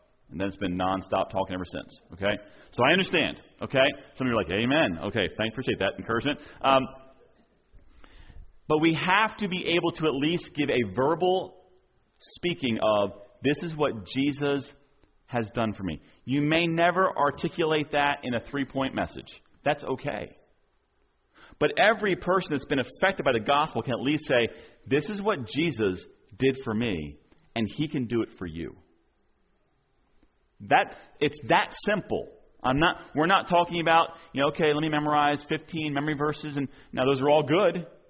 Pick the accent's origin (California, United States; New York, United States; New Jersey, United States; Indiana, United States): New Jersey, United States; And I didn't know this because I was from New Jersey, but that was a very rare thing apparently in Georgia. In New Jersey, our church was half and half, and just the way it always was growing up